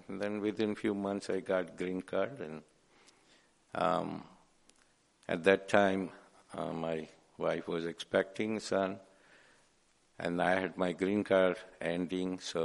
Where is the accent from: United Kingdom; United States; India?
India; West Bengal; I said, I'm from Bengal. Oh, are you Bengali? He said, I know 3 Bengalis.